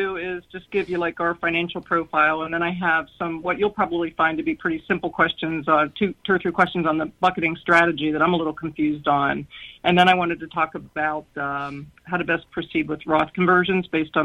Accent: Pennsylvania, United States; But no, I'm from Pennsylvania.

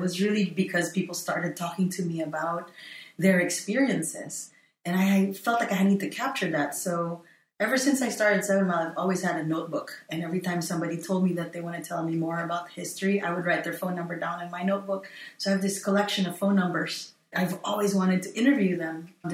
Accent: Philippines; we grew up together in the Philippines

